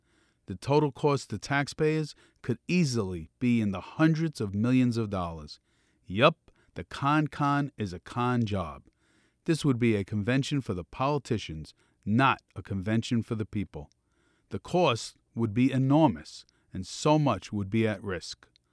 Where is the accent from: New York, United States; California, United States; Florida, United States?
New York, United States; Brooklyn; accent: Brooklyn; I'm from Brooklyn originally. You may be able to tell by my accent. And we speak pretty directly.